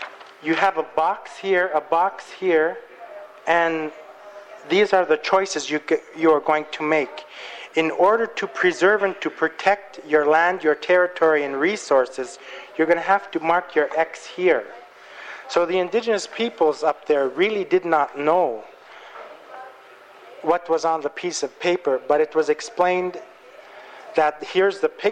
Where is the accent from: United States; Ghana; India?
United States; Alaska; I myself am Central Yupik, and I come from the Central Yupik area.